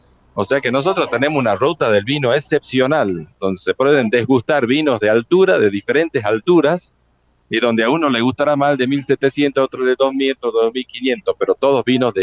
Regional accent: Salta, Argentina; somos todos salteños.

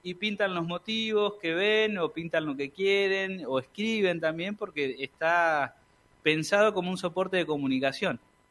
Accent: General Pico, La Pampa, Argentina; Yo soy de Pico, sí.

